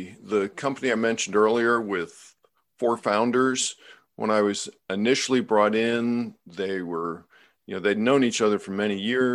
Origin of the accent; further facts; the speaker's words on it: Cincinnati, Ohio, United States; he was from my hometown of Cincinnati.